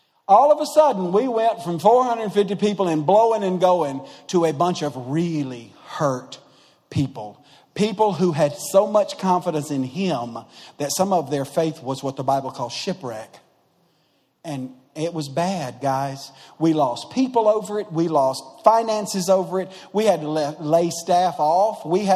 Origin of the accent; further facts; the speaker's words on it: Troy, United States; I'm from Troy, so I'm sure y'all live better than we do.